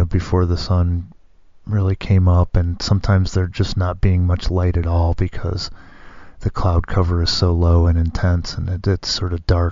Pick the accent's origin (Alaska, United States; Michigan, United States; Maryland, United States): Michigan, United States; growing up in Michigan, February is kind of this, can tend to be this dark, dreary little month.